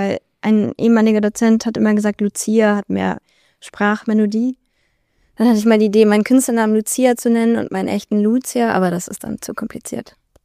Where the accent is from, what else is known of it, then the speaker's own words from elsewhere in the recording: Strassberg, Bavaria, Germany; also born or lived in Bobingen; In Bobingen, aber ich bin in Strassberg aufgewachsen. Mhm. Also wirklich am Anfang vom Ende der Welt.